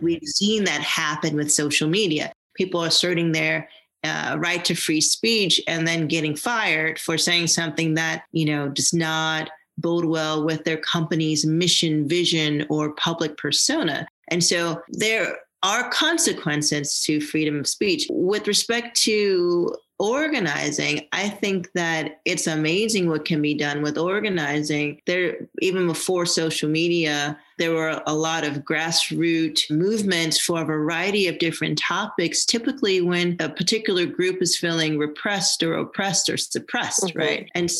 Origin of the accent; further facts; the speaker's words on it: Washington, District of Columbia, United States; especially because I'm a native Washingtonian. I'm from Washington, D.C. Mm-hmm. I grew up not that far from the Capitol.